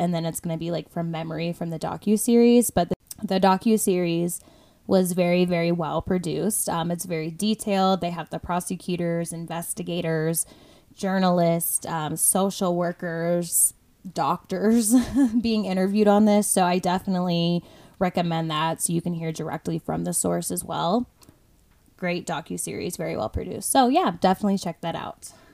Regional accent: Florida, United States; moved away as an adult; now in Colorado, United States; I'm from Florida, so obviously I'm not used to driving in like the snow and the rain. And I've been in Colorado 4 years, so I probably should stop saying I'm from Florida.

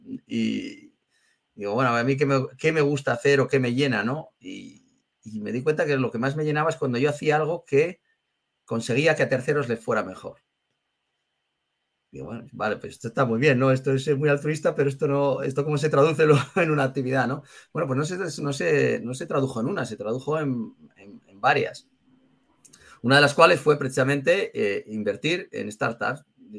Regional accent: Asturias, Spain; also born or lived in Seville; Soy nacido en Sevilla, pero asturiano de adopción, porque con menos de 2 años ya me trasladé a Asturias y allí crecí hasta los 17.

